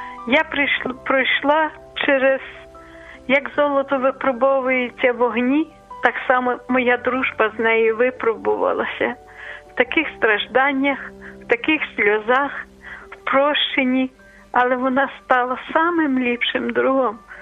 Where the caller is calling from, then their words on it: Lviv, Lviv Oblast, Ukraine; Я зі Львова